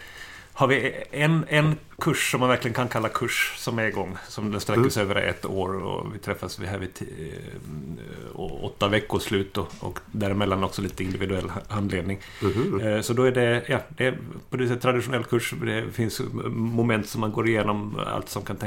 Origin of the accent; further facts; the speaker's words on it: Gothenburg, Västra Götaland County, Sweden; now in Finland; den geografiska bakgrunden är att jag kommer från Göteborg, från Sverige. Men bor här sedan lite drygt 10 år tillbaka.